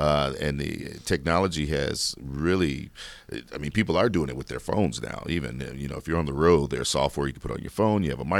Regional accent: Indiana, United States; I'm originally from Indiana, so there's a small AM station back home

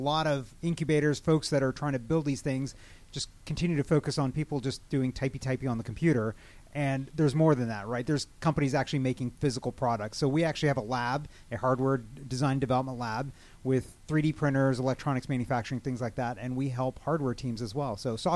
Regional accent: the South, United States; And we're from the South, you know, you got to have the y'all in there.

